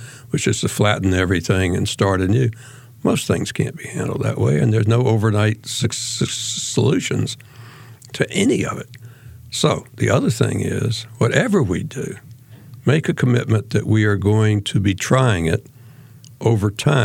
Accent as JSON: {"language": "English", "region": "the South", "country": "United States", "said": "I'm a Southerner, so are you."}